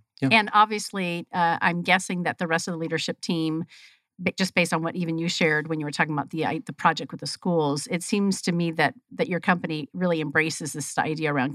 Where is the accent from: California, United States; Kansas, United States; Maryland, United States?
California, United States; San Jose; It reminds me of my dad years ago when I grew up in San Jose area